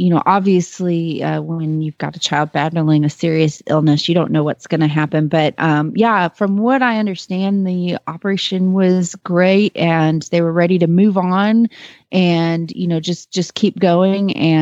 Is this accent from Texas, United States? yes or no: yes; Kemp, Texas, United States; from Kemp, Texas